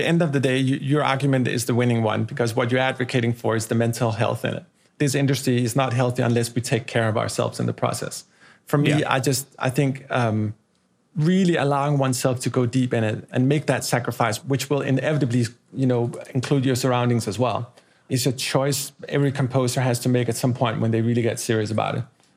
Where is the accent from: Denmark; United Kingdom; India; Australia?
Denmark; accent: Danish; That's my Danish going bleeding into my American accent right now.